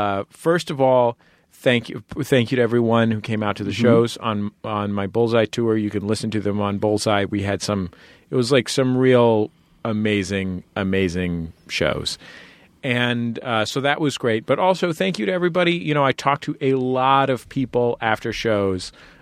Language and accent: English; San Francisco, California, United States; My personal acceptable temperature range runs from 55 to 70 because I'm from San Francisco.